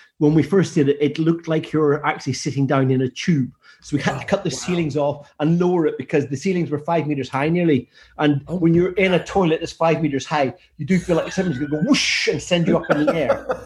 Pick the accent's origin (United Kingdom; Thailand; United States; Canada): United Kingdom; Northern Ireland; But you see, I'm a multi-panel Donegal man, you see. Donegal tweed, because I'm an Ulsterman.